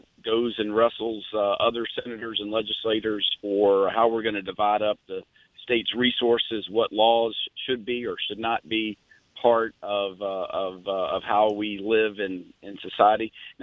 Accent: Fernandina Beach, Florida, United States; So I am one of nine kids born to … who moved here from Kentucky. So we grew up in Fernandina Beach.

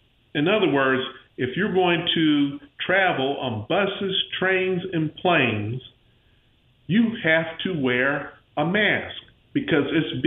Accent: Pensacola, Florida, United States; I'm from the Panhandle in Florida, Pensacola area, small business owner.

